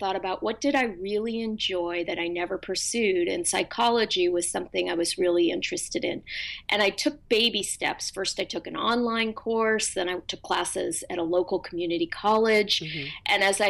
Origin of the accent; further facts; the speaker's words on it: Berkeley, California, United States; I grew up in Berkeley.